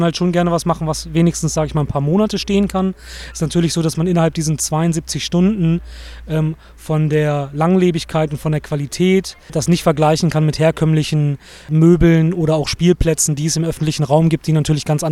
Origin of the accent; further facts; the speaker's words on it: Bremen, Germany; weil die von der Stadt wegfliegen, wo ich herkomme, also aus Bremen.